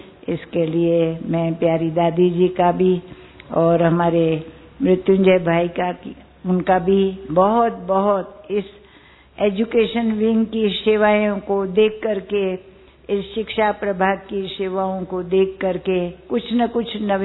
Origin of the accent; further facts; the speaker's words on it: Gujarat, India; तो हम गुजरात से आए हैं, गुजरात में रहते हैं